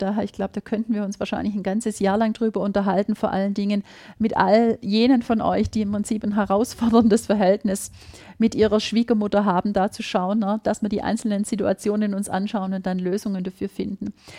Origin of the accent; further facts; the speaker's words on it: Baden-Württemberg, Germany; accent: Swabian; du hörst an meiner Sprache, ich komme aus dem Schwabenland